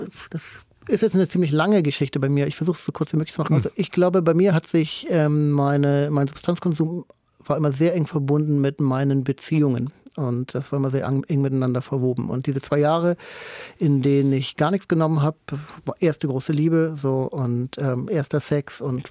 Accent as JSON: {"language": "German", "country": "Germany", "tie": "born or raised there", "said": "Ich bin nun mal an der holländischen Grenze aufgewachsen und in dem Dorf, in dem ich gelebt habe"}